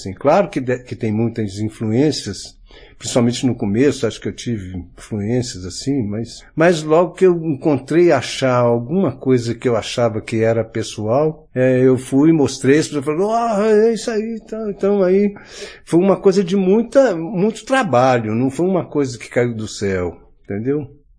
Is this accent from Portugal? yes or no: no; Porteirinha, Minas Gerais, Brazil; Então, aí é muito a minha infância lá em Porteirinha.